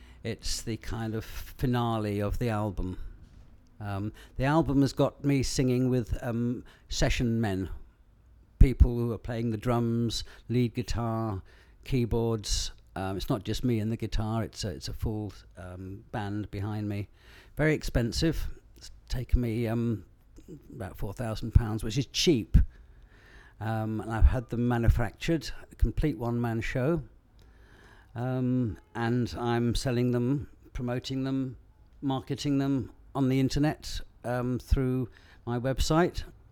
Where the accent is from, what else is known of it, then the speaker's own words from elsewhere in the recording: Twickenham, London, United Kingdom; I am 65 years old and I come from Twickenham.